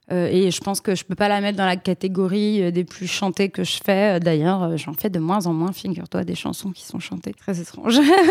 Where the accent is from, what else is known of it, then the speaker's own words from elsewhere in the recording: Corsica, France; je ne dis pas que je suis gentille, je dis que je suis corse.